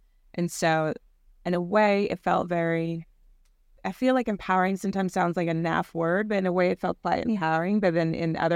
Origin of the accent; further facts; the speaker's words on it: the South, United States; So for me, growing up in the South, where there was definitely that sense of, you know, the legacy of the brown paper bag rule